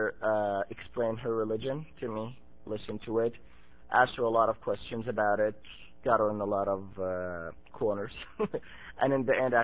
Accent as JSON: {"language": "English", "country": "Palestine", "lives_now": "United States", "said": "Palestine."}